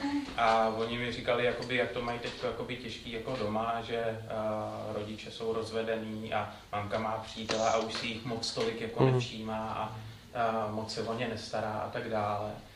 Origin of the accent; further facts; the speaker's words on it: Strakonice, South Bohemian Region, Czechia; Protože jsem ze Strakonic, jednou za dva týdny máme shromáždění v Písku, což je 20 kiláků.